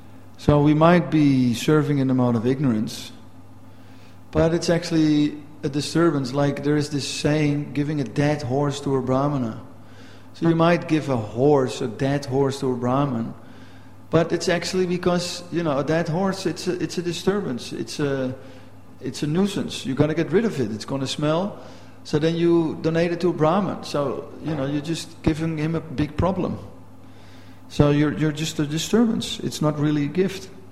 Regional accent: Amsterdam, North Holland, Netherlands; I'm from Amsterdam. We say things as they are.

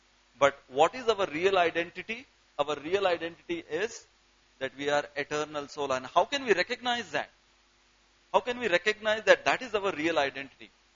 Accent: Nashik, Maharashtra, India; I am from Nashik, from Maharashtra, from India, Mera Bharat Mahan, but then I am preparing for GRE also.

